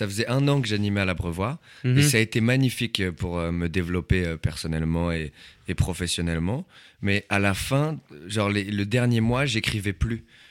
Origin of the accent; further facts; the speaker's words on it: France; moved away as an adult; now in Montreal, Canada; Moi, je suis français.